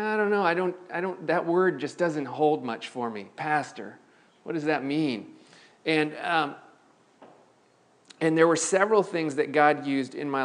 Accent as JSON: {"language": "English", "country": "United States", "said": "I love being an American. I love this place in which I've been placed, its language, its history, its energy."}